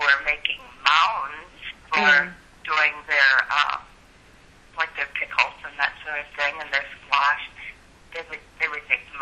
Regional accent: South Dakota, United States; And here, you know, in South Dakota, the soil was not quite similar to what it is there.

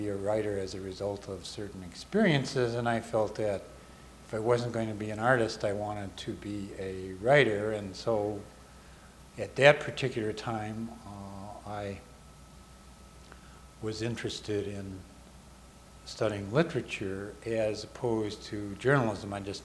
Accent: Chicago, Illinois, United States; also born or lived in Sioux City, Iowa; I was born and raised in Chicago, except for a few years where I lived in Sioux City, Iowa.

